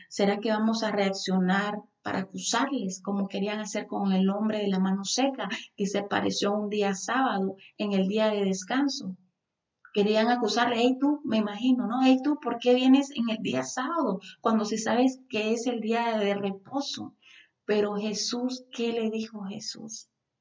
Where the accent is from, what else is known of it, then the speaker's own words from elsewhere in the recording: Nicaragua; justamente en el país de Nicaragua, de donde yo soy